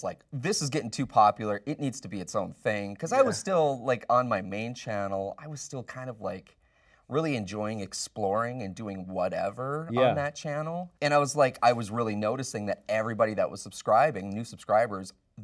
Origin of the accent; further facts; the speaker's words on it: North Dakota, United States; now in Riverside, United States; No, I'm actually from North Dakota.